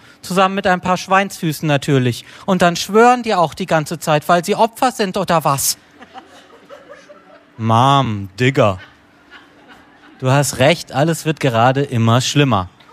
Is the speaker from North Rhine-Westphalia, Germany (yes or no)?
no; Freiburg, Baden-Württemberg, Germany; born or raised there